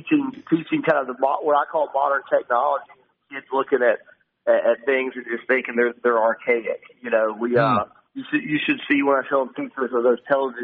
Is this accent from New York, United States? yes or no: no; Georgia, United States; I grew up in Georgia, but I actively dislike the Georgia Bulldogs because I grew up around every obnoxious Georgia fan